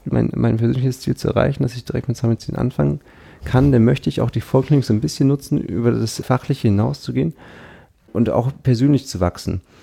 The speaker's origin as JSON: {"language": "German", "town": "Pinneberg", "region": "Schleswig-Holstein", "country": "Germany"}